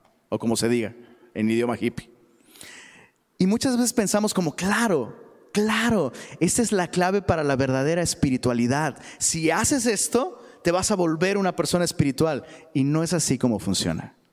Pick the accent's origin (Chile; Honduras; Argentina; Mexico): Mexico; Taxco, Guerrero; allá en Taxco, de donde soy originario